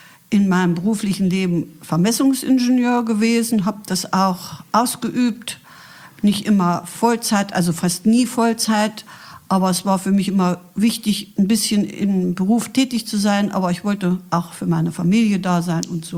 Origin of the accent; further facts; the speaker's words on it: Nordhausen, Thuringia, Germany; Ansonsten stamme ich aus Nordhausen, aber ich bin so eine Ur-Nordhäuserin eigentlich nicht, weil meine Eltern beide aus Schlesien stammten